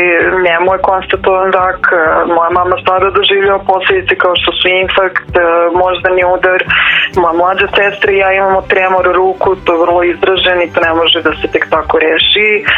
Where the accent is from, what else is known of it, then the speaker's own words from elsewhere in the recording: Kosovo; Ja sam inače iz Kosova, tako da je nama cijela ta ova situacija krenula mnogo ranije nego u Srbiji.